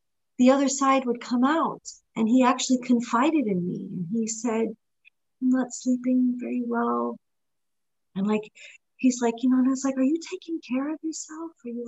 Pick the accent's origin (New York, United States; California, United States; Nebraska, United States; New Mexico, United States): New York, United States; also born or lived in Lugano, Switzerland; Say, well, I basically was raised in New York. I mean, I was born in Lugano, Switzerland. But I grew up in New York. Mm. I'm a New Yorker.